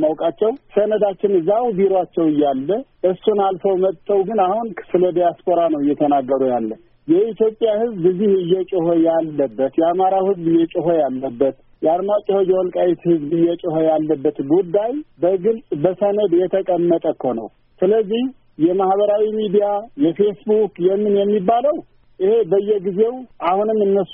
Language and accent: Amharic; Tigray, Ethiopia; የተወለድኩበት ሀገር ወልቃይት ነው። ወልቃይት ብዙን አካባቢ ስለሚያካብል ካልን ወልቃይት ጣብቲያ አየሳ ኪዳነ ምህረት ይባላል። ቀበሌ ገበሬ ማህበሩ እዛው ነው ተወልጄ ያደግኩት፣ መራን ያደግኩት። አሁን እድሜ ወደ 56 እየገባሁ